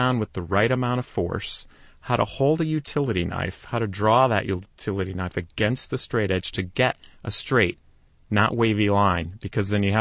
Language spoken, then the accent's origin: English; New Britain, Connecticut, United States; I grew up in New Britain, Connecticut. It's a factory town. Stanley Works, the hardware manufacturing, is headquartered there.